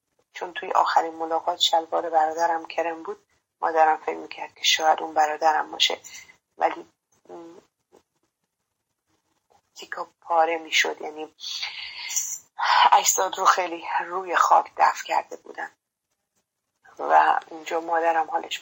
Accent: Khorramabad, Lorestan, Iran; مادرم به همراه جمعی از فامیل به شهر خودمون خرم‌آباد رفتن

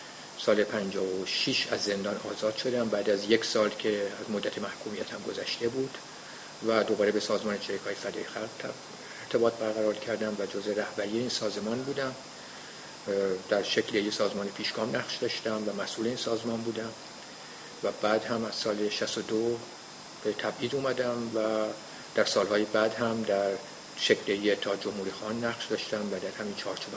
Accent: Tehran, Tehran Province, Iran; born there; من سال 1930 در جنوب شرق تهران در خیابان ری متولد شدم و از سال 1947 وارد دانشکده فنی تهران شدم

